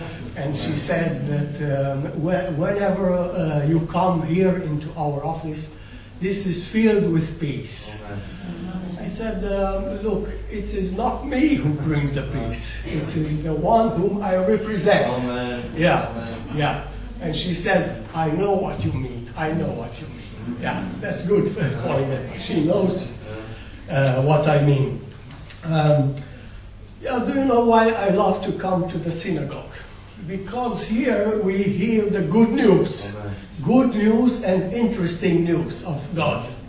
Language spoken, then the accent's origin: English; Oradea, Bihor County, Romania; and also from my hometown, Oradea, where a new synagogue will come, I think, soon.